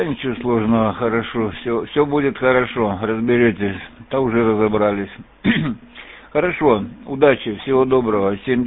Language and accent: Russian; Mineralnye Vody, Stavropol Krai, Russia; now in Belgium; Это каменводы, Ставрополье. Мы сейчас из Бельгии.